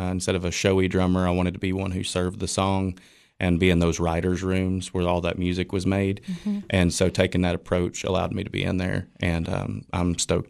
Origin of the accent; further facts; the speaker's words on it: Monterey, Tennessee, United States; Yes. Yes. We're from Monterey.